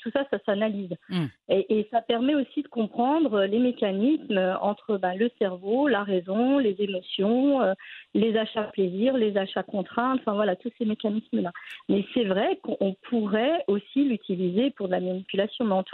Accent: France; Même si on a grandi en France, on reste marocain.

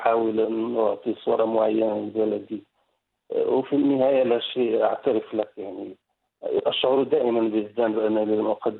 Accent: Morocco; now in Netherlands; أجنبي هنا في هولندا وأقول أنا مغربي،

